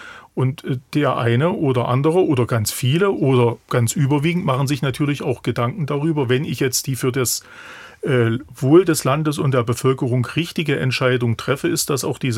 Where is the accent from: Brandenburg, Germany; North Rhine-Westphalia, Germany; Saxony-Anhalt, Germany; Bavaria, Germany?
Saxony-Anhalt, Germany; ich komme jetzt aus Sachsen-Anhalt